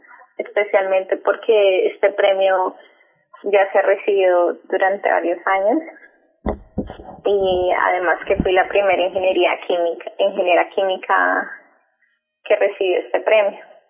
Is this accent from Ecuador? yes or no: no; Bogotá, Colombia; Bueno, yo nací en Bogotá. Toda mi vida viví en Bogotá.